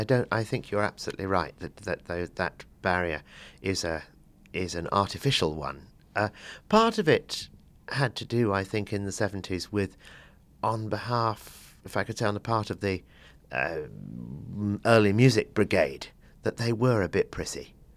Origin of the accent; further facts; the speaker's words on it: East Midlands, United Kingdom; I grew up partly in Nottinghamshire, which is in the middle of the country. It's Robin Hood country.